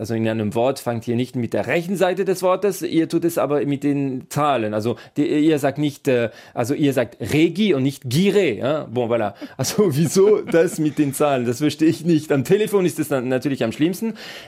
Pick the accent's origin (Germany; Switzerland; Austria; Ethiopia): Switzerland; Vaud; Ich bin zum Beispiel in Waadt aufgewachsen, Regi. Ich habe also immer «oui donc» gesagt.